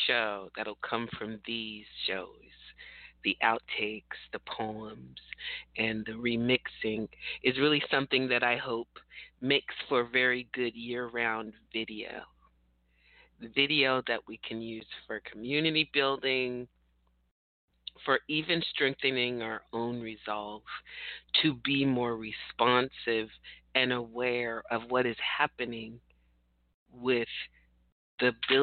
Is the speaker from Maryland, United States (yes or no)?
no; California, United States; I'm from California, and I don't have children.